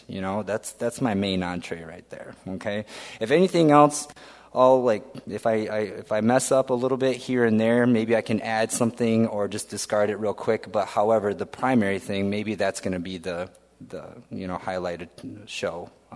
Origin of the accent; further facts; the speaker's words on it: Caro, Michigan, United States; I'm a small-town person, too. I'm from Caro